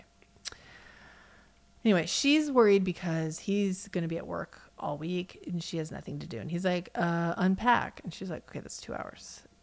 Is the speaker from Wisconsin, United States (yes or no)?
yes; Wisconsin, United States; From Wisconsin. Pajamas. So I learned Wisconsin talk.